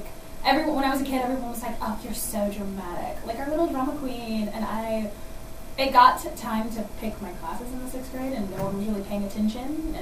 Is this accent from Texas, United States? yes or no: yes; Round Rock, Texas, United States; I grew up in Round Rock.